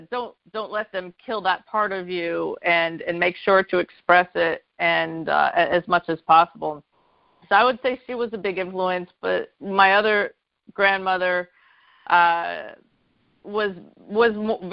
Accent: New York, United States; I grew up in New York, suburbs of New York City. It was about 45 minutes away in Rockland County.

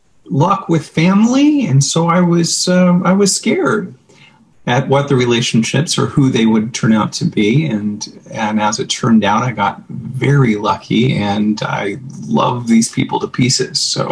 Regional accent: Roseburg, Oregon, United States; born there; I was born in Roseburg, Oregon, in Southern Oregon. My family, most of my family lived in Newport, but I happened to have been born in Roseburg.

